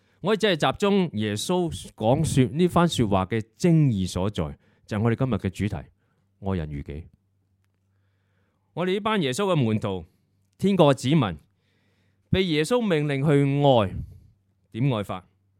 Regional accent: Hong Kong; 听到的就是很多我们香港人 以很多理由名正言顺地正气凛然地去拒绝去捐钱。

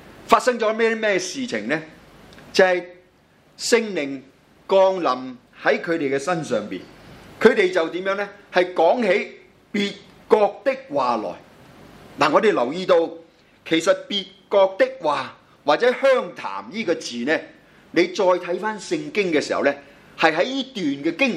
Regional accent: Hong Kong; also born or lived in Mainland China; 我是大陆出世香港长大，所以我拿的是叫做身份证明书。

